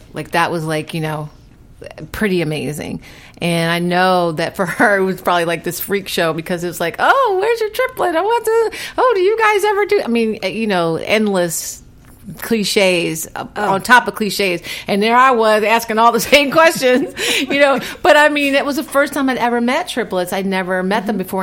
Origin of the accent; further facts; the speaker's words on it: Philadelphia, Pennsylvania, United States; Well, I'm from Philly too, so and my husband played for the Eagles.